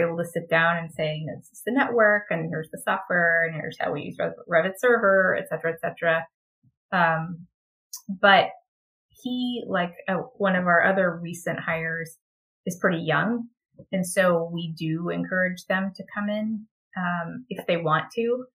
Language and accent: English; Texas, United States; I'm from Texas. We like to think we're our own country.